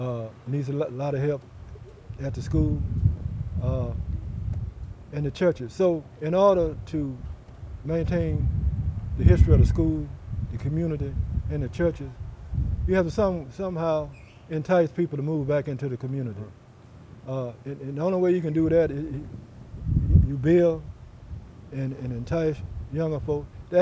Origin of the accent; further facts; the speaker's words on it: Africatown, Alabama, United States; Well, we come from Africa Town. At least I do. My wife comes from Whistler, which is 3 miles away.